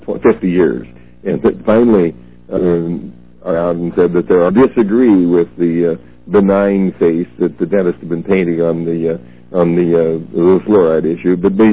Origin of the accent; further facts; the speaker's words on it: United States; I'm just doing it because I'm an American, and I know what it's doing to our country.